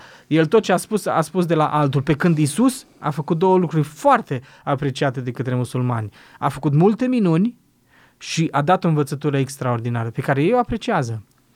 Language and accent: Romanian; Romania; Uite, și noi ca și români considerăm pe Moise profetul nostru